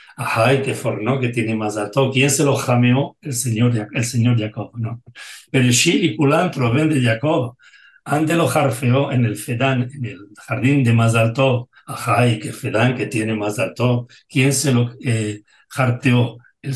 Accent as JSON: {"language": "Spanish", "town": "Peñafiel", "region": "Castile and León", "country": "Spain", "tie": "born or raised there", "said": "yo soy de Piñal de Abajo, al lado de Pesquera de Duero, Peñafiel"}